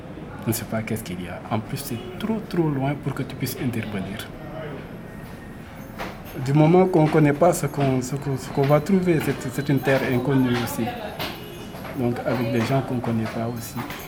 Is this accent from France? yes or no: no; Saint-Louis, Senegal; j'ai 38 ans, je suis natif de Saint-Louis